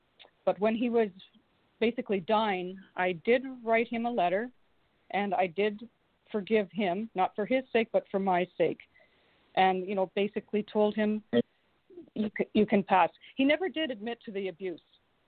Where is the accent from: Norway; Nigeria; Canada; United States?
Canada; Ontario; I was born and raised in Ontario, and my husband and I moved to British Columbia 3 years ago, and we love it out here.